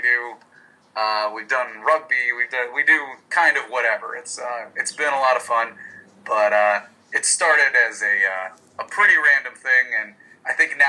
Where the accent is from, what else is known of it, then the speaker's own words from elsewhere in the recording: Pittsburgh, Pennsylvania, United States; I'm originally from Pittsburgh. I started a Pittsburgh Steelers blog when I was still in college with my brother